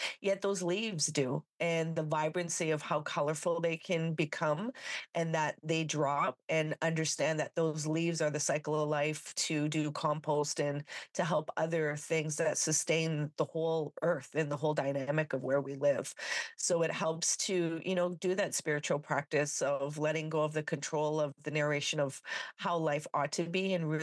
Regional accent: Sudbury, Ontario, Canada; I grew up in the North Ontario. So I live in Canada. So I grew up in Sudbury. So north of, most people know Toronto in Canada. So about 4 hours north from there. Very, very chilly winters.

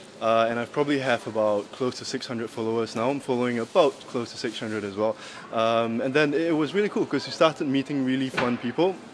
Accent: Singapore; now in Dubai, United Arab Emirates; I'm from Singapore. I've been here for about close to 2 years now.

